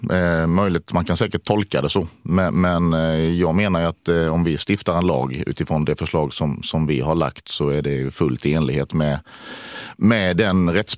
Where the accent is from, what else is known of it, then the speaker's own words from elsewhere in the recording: Sweden; Jag är svensk politiker